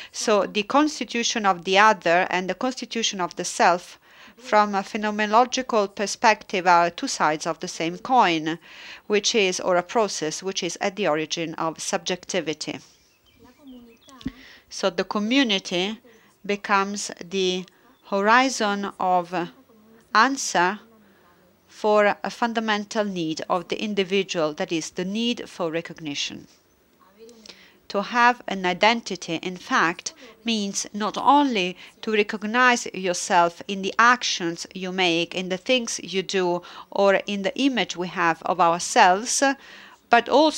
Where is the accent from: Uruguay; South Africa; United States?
Uruguay; English is a second language; now in Argentina; I'm from Uruguay, but I live in Argentina.